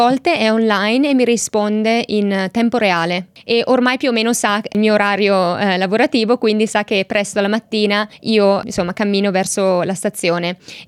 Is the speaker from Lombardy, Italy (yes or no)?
yes; Lombardy, Italy; accent: Brescian; first language Bresciano; Italian is a second language; la mia lingua madre, come dico spesso, è il bresciano